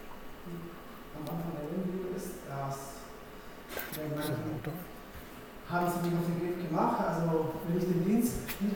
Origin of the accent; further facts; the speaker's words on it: Temuco, Araucanía, Chile; German is a second language; Temuco ist die Stadt, wo ich herkomme. Chile ist das Land